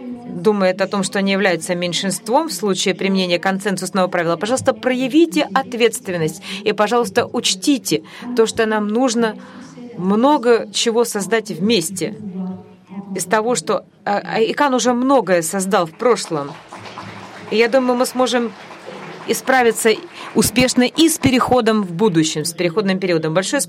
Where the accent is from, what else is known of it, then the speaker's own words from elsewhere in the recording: Sydney, New South Wales, Australia; now in Mogadishu, Somalia; Я вырос в Сиднее, в Австралии. Сейчас я живу в Могадишу